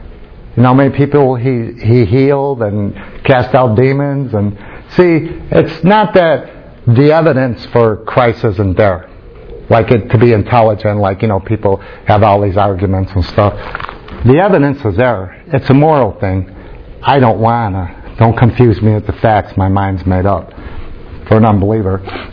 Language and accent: English; Utah, United States; also born or lived in Chicago; I wasn't when I came to Chicago. I came from Utah. I was a little square.